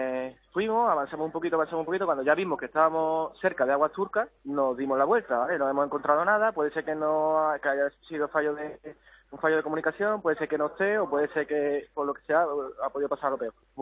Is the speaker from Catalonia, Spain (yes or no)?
no; Andalusia, Spain; se ha movido España entera, Sevilla, mi pueblo largaba